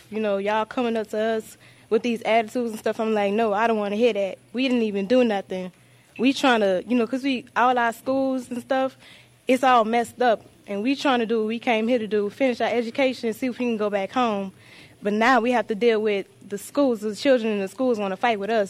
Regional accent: New Orleans, Louisiana, United States; I'm from New Orleans.

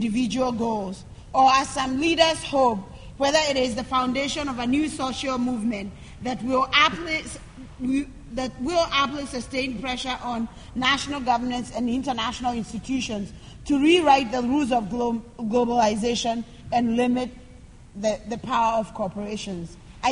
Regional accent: Kenya; I'm from Kenya.

